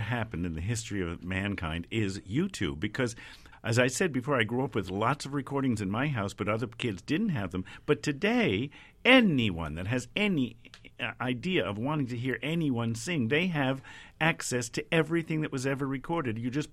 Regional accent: The Bronx, New York, United States; I grew up in the South Irish Bronx.

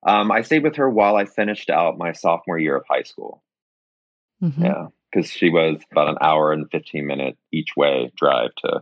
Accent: Springfield, Missouri, United States; top girls … she's from Springfield, Missouri.

